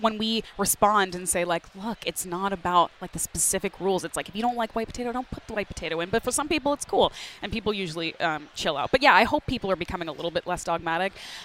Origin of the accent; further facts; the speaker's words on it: Canada; So I always use that kind of in because I'm Canadian too.